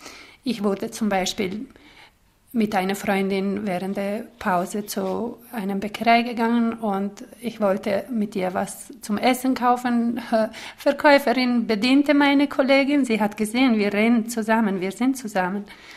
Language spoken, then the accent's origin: German; Bosnia & Herzegovina; now in Zürich, Switzerland; Ich bin in Bosnien in kommunistischer Zeit aufgewachsen.